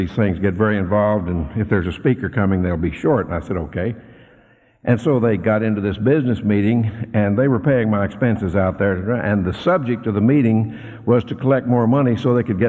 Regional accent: Fort Worth, Texas, United States; I grew up in the Depression, the big Depression in the 30s. And we were one of the first people in Fort Worth to get an electric refrigerator.

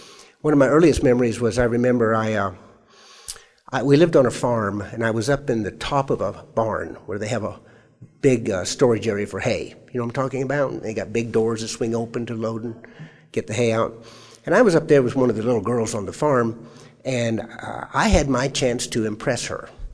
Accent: Minnesota, United States; also born or lived in Omaha / Alaska; After we had moved to from where I was born in Omaha, and after we had gone to Alaska, we came back to a place called Minnesota, to a city in Minnesota, and that's where the farm was.

